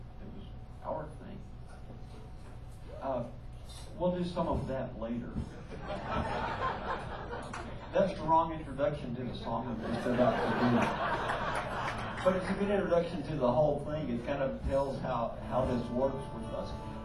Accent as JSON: {"language": "English", "town": "Lubbock", "region": "Texas", "country": "United States", "said": "too, but in a different way. I came from Lubbock, and I came from a real country background"}